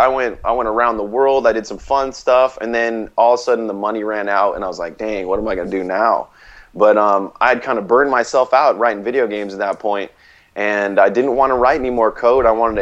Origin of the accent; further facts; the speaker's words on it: Oregon, United States; Growing up in Oregon, we had a lot of rain